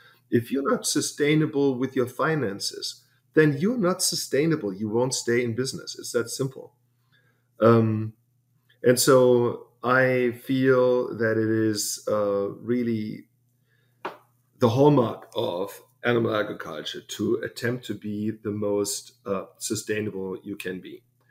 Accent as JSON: {"language": "English", "country": "Germany", "tie": "born or raised there", "also_born_or_lived": "Texas", "moved": "as an adult", "lives_now": "Davis, United States", "said": "I grew up in Germany, lived there for 27 years, did my master's in agriculture engineering at the University of Leipzig, then moved to Texas, to Texas Tech University, where I did my PhD."}